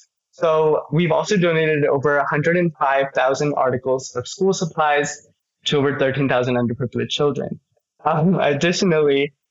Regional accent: Texas, United States; I was just shocked to learn that there were so many kids out there nationwide, and especially in my home state of Texas, that lacked access to those important reading materials.

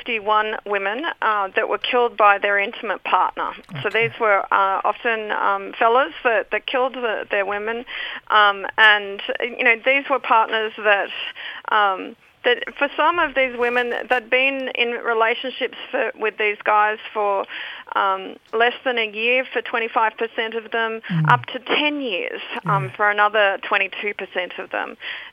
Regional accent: Tasmania, Australia; now in Melbourne, Australia

